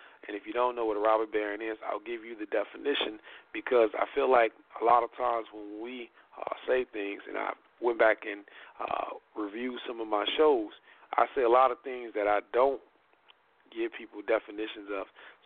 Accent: Indiana, United States; In my hometown of Indiana, I think I talked about this on the show once before.

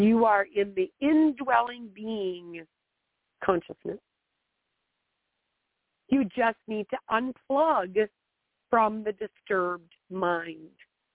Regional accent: Wisconsin, United States; I'm from Wisconsin, and I grew up in the 70s.

